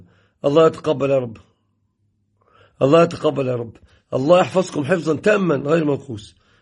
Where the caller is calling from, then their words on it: Casablanca, Casablanca-Settat, Morocco; أنا المغرب من الدار البيضاء.